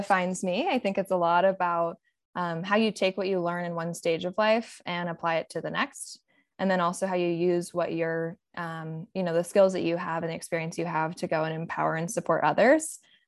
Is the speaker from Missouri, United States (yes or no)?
no; Austin, Texas, United States; I was born and raised in Austin, Texas